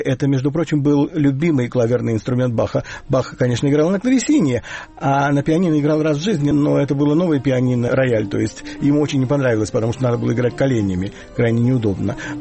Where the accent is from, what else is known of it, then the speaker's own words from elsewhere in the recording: Zaporizhzhia, Zaporizhzhia Oblast, Ukraine; Я вырос в Запорожье. Ну, какой это город был? Это был очень типичный советский город.